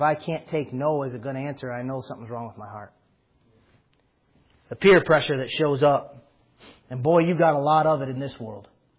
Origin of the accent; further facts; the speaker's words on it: United States; I'm an American through and through. Born in America. So far, I've lived in America. Pretty sure I'm going to someday die in America.